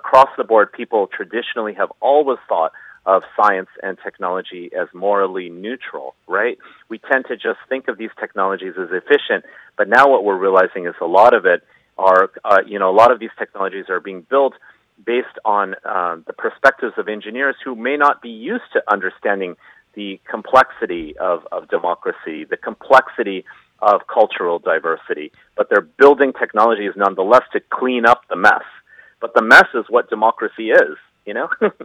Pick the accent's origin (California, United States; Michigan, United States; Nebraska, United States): California, United States; You know, I'm from Silicon Valley, actually, Jeffrey. So I'm used to this. I grew up in this.